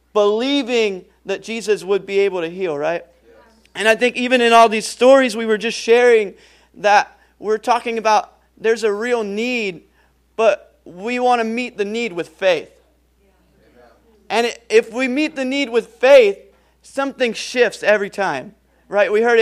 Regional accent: Pennsylvania, United States; I grew up in Pennsylvania, and I didn't have it all together. I come from, you know, kind of a hard background.

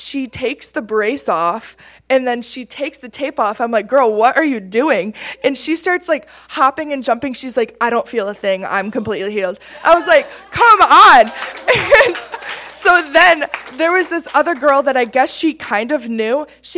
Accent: Grand Rapids, Michigan, United States; I'm from Michigan. So I always say that. right there, Grand Rapids.

